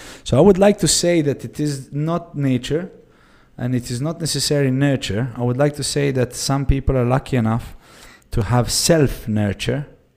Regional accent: Belgrade, Serbia; So I grew up in Belgrade, Serbia, where people used to stab you for a pair of shoes.

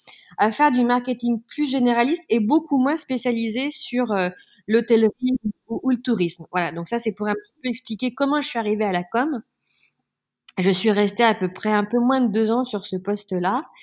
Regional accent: Lyon, Auvergne-Rhône-Alpes, France; born there; je suis née à Lyon, j'ai fait mes études à Lyon.

